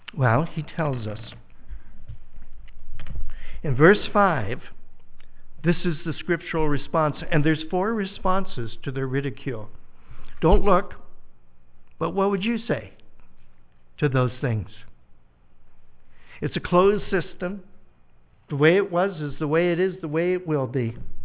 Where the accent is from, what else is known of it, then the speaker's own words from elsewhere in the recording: Canada; I was taught a lot of American history when I was growing up in Canada, believe it or not